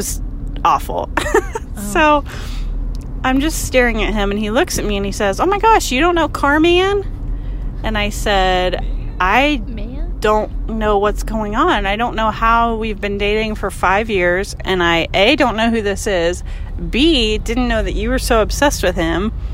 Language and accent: English; Ohio, United States; Longtime listener, first time caller. … I'm from Ohio.